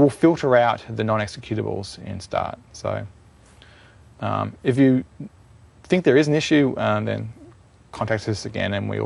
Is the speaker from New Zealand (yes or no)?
no; Australia; Well, so I'm kind of people guessing from the accent. I'm Australian.